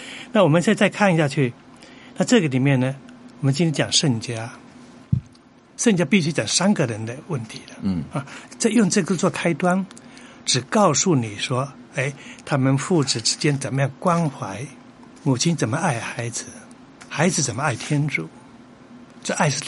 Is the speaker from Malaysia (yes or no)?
no; Taiwan; accent: Taiwanese; 我们台湾话讲的把人给干西北料